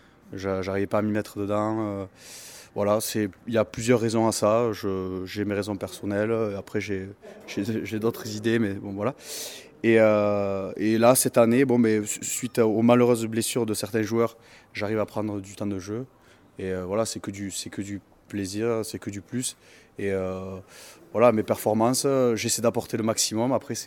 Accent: Occitanie, France; j'ai 24 ans. Je viens de l'Ariège, je suis originaire d'Ariège. Après mon parcours rugbystique, j'ai commencé le rugby au Salat, dans le Couserans. Je suis parti à Saint-Girons.

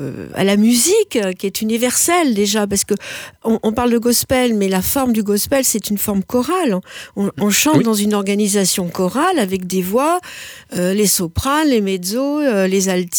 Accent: Montpellier, Occitanie, France; d'autres que je connais bien qui sont de Montpellier, parce que c'est là d'où je viens

